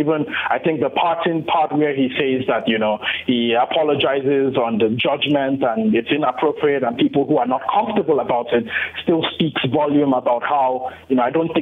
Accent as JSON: {"language": "English", "country": "Nigeria", "said": "I come from Western Africa because I'm Nigerian"}